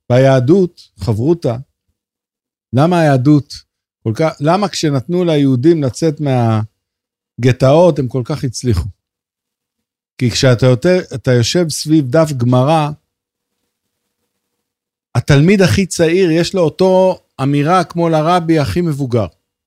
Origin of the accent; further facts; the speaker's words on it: Karmiel, Northern District, Israel; בקרמיאל, ואמא שלי הייתה מחנכת, ואני הייתי בבית קטן בערבה בקרמיאל. כן, אז אני גדלתי בקרמיאל.